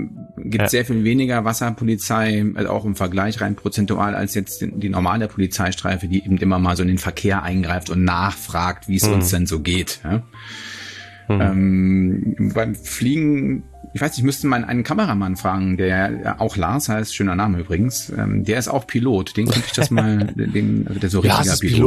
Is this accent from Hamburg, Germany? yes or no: yes; Hamburg, Germany; also meine Heimatstadt Hamburg, mehrfach gedreht